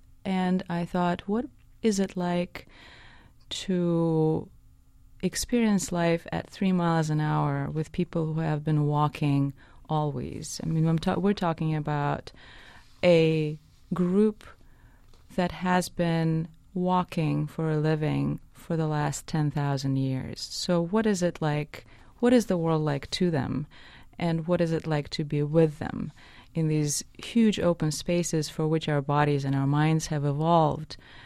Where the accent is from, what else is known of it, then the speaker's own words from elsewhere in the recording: Russia; English is a second language; moved away; I grew up in the Global South, but I grew up in the Soviet Union, so my Global South was very far north at the 60th parallel.